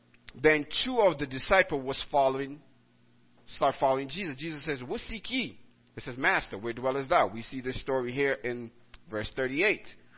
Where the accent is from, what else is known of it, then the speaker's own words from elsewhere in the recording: Brockton, Massachusetts, United States; I'm from Brockton, Massachusetts.